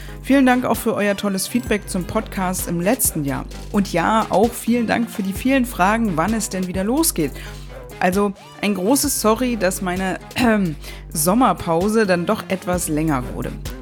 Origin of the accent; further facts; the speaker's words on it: Berlin, Germany; Mirna und ich haben zwei Dinge gemeinsam. Wir sind beide aus Berlin-Pankow und haben Wurzeln im Nahen Osten. Sie in Israel, ich im Libanon.